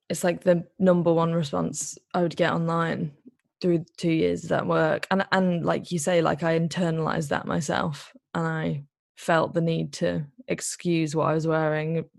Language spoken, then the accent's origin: English; Liverpool, North West England, United Kingdom; I'm a very, very working class. I'm actually from Liverpool.